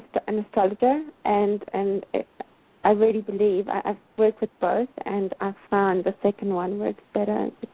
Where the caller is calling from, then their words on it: South Africa; South Africa.